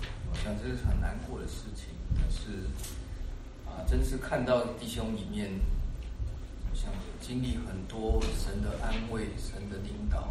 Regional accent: Taiwan; 因为我是台湾来的，我做那个我们是必须服兵役的

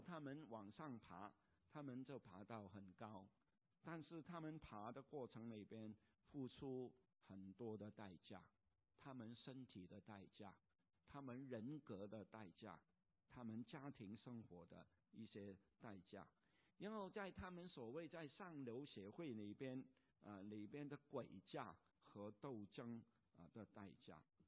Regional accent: Hong Kong; 使我可以明白我们香港人叫打工仔

